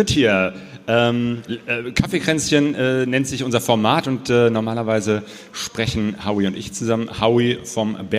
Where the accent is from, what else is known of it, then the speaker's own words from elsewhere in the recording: North Rhine-Westphalia, Germany; Ich komme ja hier aus dem Ruhrpott, wohne in Essen und das ist ungefähr eine halbe Stunde von hier entfernt.